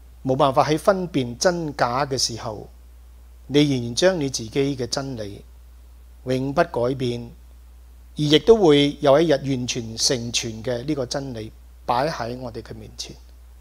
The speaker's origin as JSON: {"language": "Cantonese", "country": "Malaysia", "tie": "born or raised there", "said": "其實係同我自己生長嘅地方好相似啊！大家知道我喺馬來西亞長大，一個熱帶嘅地方，"}